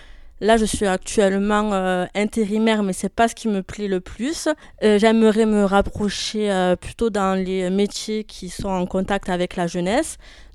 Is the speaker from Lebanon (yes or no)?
no; Tarascon, Provence-Alpes-Côte d'Azur, France; je suis de Tarascon